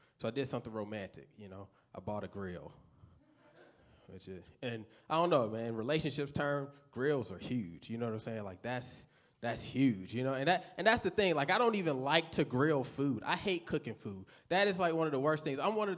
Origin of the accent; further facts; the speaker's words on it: the South, United States; And I grew up in the South. Food is big in the South.